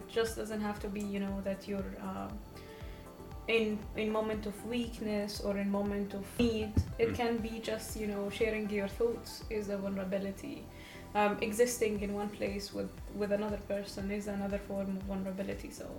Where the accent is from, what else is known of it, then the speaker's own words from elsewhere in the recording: Egypt; now in Tartu, Estonia; I study philosophy at University of Tartu. This is my second year, and I'm originally from Egypt.